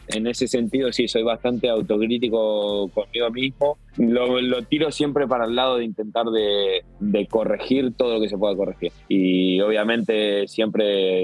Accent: Argentina; Creo que esa sensación para nosotros como argentinos y por cómo vivimos el fútbol

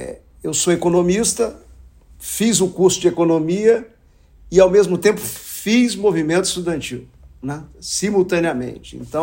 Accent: Guaçuí, Espírito Santo, Brazil; born there; a turma da cidade que eu nasci em Guaçuí, no Caparaó, é divisa do Espírito Santo com Minas Gerais

